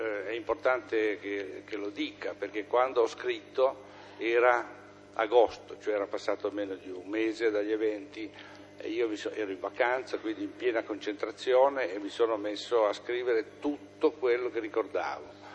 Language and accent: Italian; Genoa, Liguria, Italy; siccome sono un genovese e conoscevo abbastanza bene la città